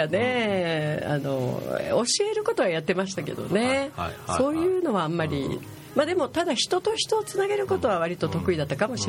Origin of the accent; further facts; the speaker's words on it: Tokyo, Japan; also born or lived in Fukuoka / Kagoshima; 福岡生まれなんですけど、はいはい、中学まで東京で、はいはい、その後こう鹿児島、はいはい、高校時代は鹿児島ですね、うんうんうん、でその後また東京行って福岡にっていう